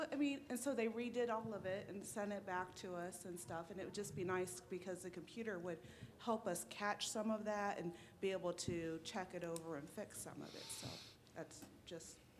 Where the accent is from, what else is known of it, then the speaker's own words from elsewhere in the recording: United States; from Putnam County